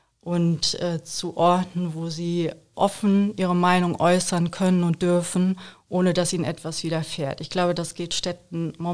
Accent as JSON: {"language": "German", "town": "Mettmann", "region": "North Rhine-Westphalia", "country": "Germany", "tie": "born or raised there", "said": "tatsächlich ist es so, dass ich selber komme aus Mettmann, aus einer Kleinstadt. Mhm. Und das ist natürlich meine Heimat und ich fühle mich da auch nach wie vor wohl."}